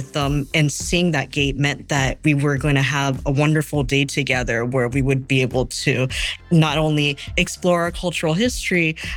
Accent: United States; Growing up in America, I primarily speak English.

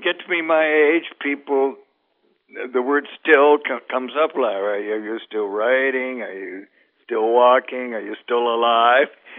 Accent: United States; Well, I grew up on Lincoln Parkway

